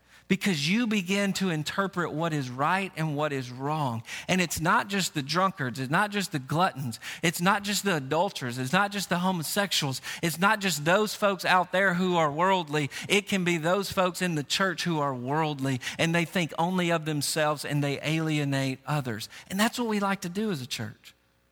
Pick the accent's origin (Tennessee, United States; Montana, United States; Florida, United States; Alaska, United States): Tennessee, United States; And I grew up in Tennessee, about 45 minutes south of Nashville.